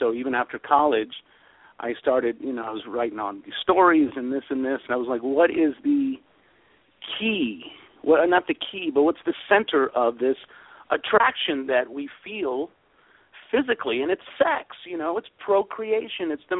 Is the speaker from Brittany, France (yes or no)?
no; Paris, Île-de-France, France; I was born in Paris, which is the city of love. Everyone knows that. And I was a little kid in the mid-70s.